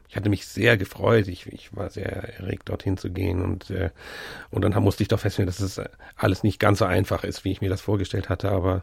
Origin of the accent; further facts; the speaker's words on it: Rhineland-Palatinate, Germany; now in Cologne, Germany; Ja, ich bin in der Eifel aufgewachsen, auch in der Natur praktisch, direkt am Wald. Und das hat mich immer auch sehr inspiriert. Und obwohl ich in Köln lebe, komme ich oft wieder dorthin zurück, wo auch meine Mutter wohnt.